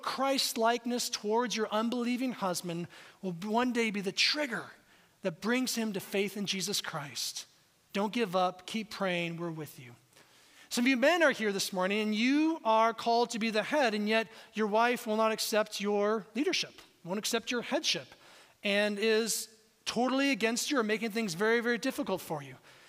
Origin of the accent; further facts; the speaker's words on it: Seattle, Washington, United States; also born or lived in Kansas; I spent 14 years in Kansas as a pastor. I grew up in Seattle, all right?